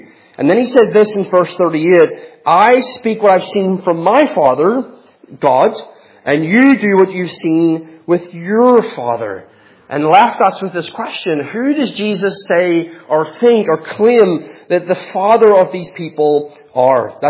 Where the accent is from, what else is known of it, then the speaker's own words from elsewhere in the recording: Ireland; So I'm not because I'm Irish?